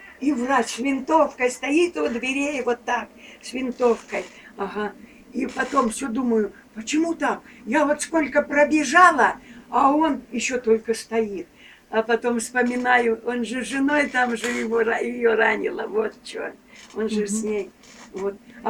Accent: Rigolovo, Leningrad Oblast, Russia; born there; Я родилась в Ленинградской области, Ломоносовский район, станция Лебяжья, деревня Риголова.

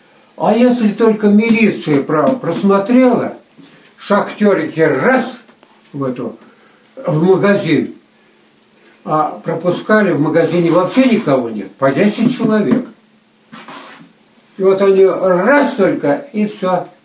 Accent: Kayla, Kemerovo Oblast, Russia; born there; Кайла, Яйского района.

